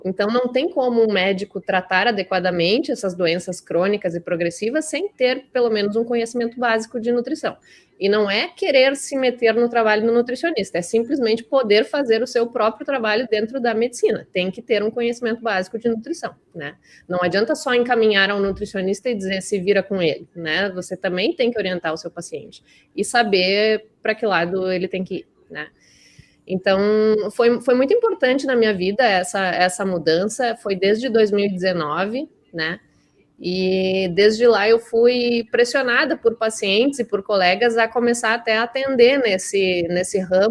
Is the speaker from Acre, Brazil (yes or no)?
no; Caxias do Sul, Rio Grande do Sul, Brazil; born there; now in Porto Alegre, Brazil; eu sou gaúcha, nasci em Caxias do Sul e moro hoje, trabalho em Porto Alegre, capital do Rio Grande do Sul.